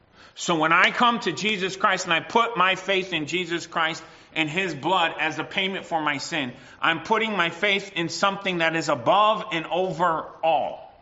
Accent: United States; born there; I know I was born in the States, so that probably shocks you, but I'm not a rebel rouser.

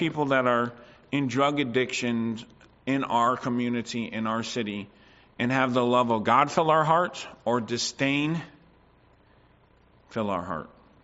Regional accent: United States; now in Canada; And by the way, I'm a migrant. I'm an immigrant. I came from the United States.

